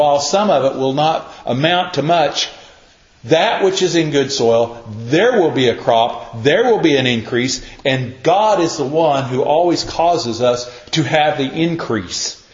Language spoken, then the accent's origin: English; United States; I'm an American. I live in a country where we have the right of free speech.